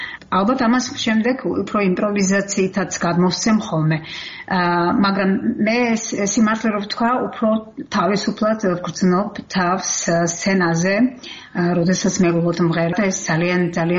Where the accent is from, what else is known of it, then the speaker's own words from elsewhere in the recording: Kakheti, Georgia; არა მარტო ზუგდიდში, არამედ ჩემ სოფელში, კახეთში, სადაც მე დაიბადე და გავიზარდე.